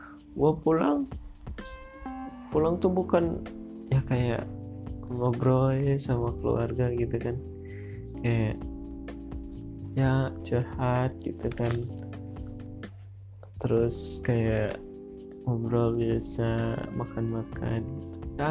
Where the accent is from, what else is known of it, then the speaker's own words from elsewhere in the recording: Tasikmalaya, West Java, Indonesia; gue lagi ngerantau ya, gue udah ngomongin. Dan gue aslinya tuh orang Tasikmalaya dan ya, gue lahir di Tasikmalaya dan emak bapak gue juga di Tasik. Keluarga gue juga di Tasik.